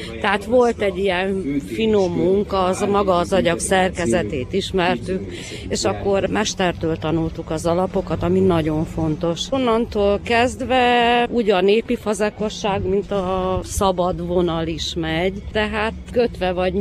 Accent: Satu Mare County, Romania; tehát mi Szatmár Német vagyunk

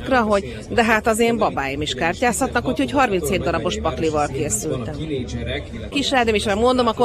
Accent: Tolna, Hungary; Én Tolna megyében nőttem föl

